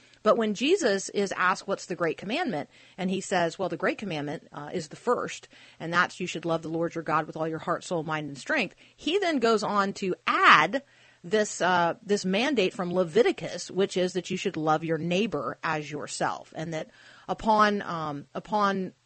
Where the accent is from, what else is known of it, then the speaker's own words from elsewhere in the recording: United States; I don't necessarily view people as made totally equally to me as an American.